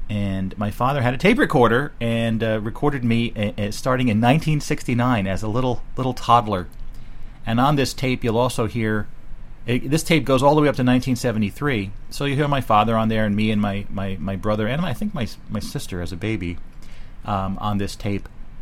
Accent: Bridgewater, New Jersey, United States; it's there in the living room of our house, the house we grew up in Bridgewater, New Jersey.

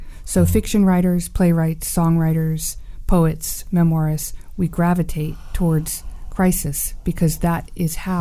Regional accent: St. Augustine, Florida, United States; I've had a renewed love affair with my hometown of St. Augustine, Florida.

